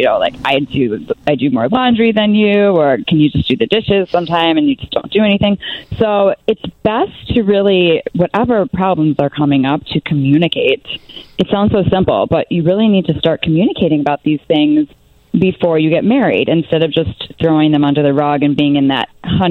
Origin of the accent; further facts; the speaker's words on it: Chicago, Illinois, United States; I do. Yes, I love Chicago. It's my hometown.